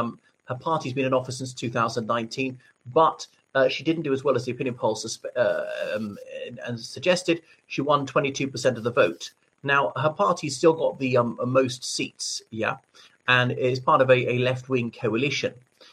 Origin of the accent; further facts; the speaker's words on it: Ireland; from Ireland. Thank you for coming to my channel.